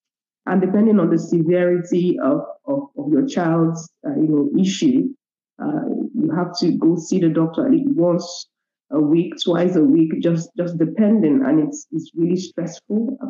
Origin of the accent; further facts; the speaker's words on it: Eastern Nigeria, Nigeria; I'm from Nigeria. I'm from the eastern part of Nigeria. I am a mother of three.